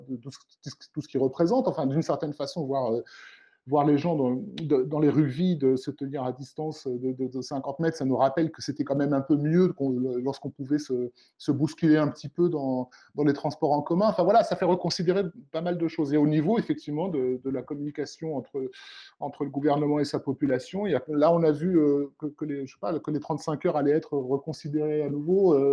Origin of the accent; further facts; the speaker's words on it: France; je vis en tant que Français.